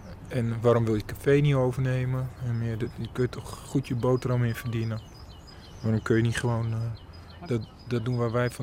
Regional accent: Lonneker, Overijssel, Netherlands; Toen ik opgroeide in Lonneker was het eigenlijk een heel, was het de helft van wat het nu is. En 3-4 straten met nog wat buitengedeeltes. En als je 3 passen maakte, stond je buiten Lonneker.

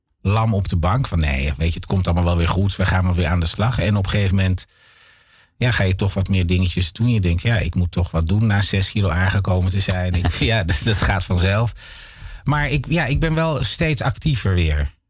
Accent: Amsterdam, North Holland, Netherlands; En ik kom van de Nieuwmarkt.

